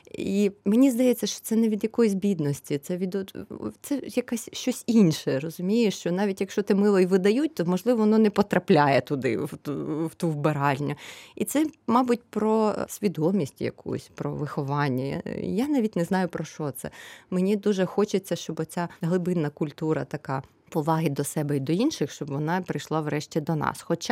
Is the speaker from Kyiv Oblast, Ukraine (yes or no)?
yes; Boryspil, Kyiv Oblast, Ukraine; now in Panevėžys, Lithuania; Я ж теж з невеликого міста, ми з Борисполя, і вони приблизно десь однакові за розміром